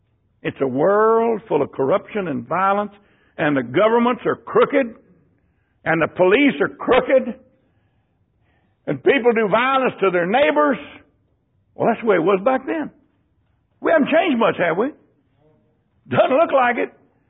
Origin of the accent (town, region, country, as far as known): Texas, United States; born there